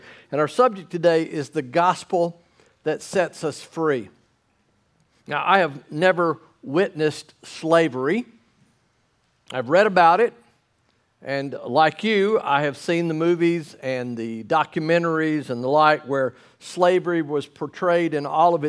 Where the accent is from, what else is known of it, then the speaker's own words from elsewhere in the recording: United States; And as an American, I find it mind-boggling.